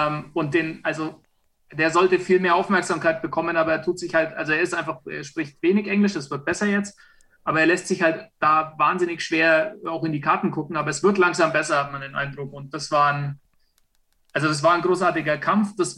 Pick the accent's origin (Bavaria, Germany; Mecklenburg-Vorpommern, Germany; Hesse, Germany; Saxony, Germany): Bavaria, Germany; also ich bin Franke